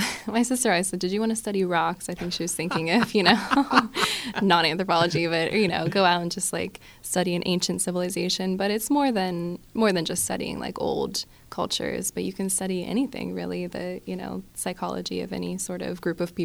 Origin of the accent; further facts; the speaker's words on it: Mars, Pennsylvania, United States; So I'm from Mars, Pennsylvania, about an hour away from here. I played music.